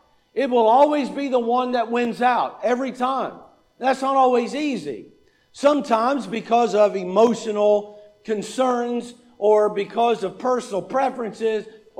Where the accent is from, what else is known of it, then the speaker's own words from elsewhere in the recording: United States; I'm a member of a certain political party. I'm an American.